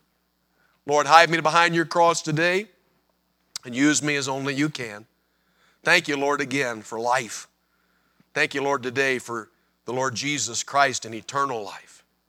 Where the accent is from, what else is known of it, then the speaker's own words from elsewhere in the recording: Indiana, United States; I grew up on Northwest Indiana, which really we would just consider ourselves to be the suburbs of Chicago.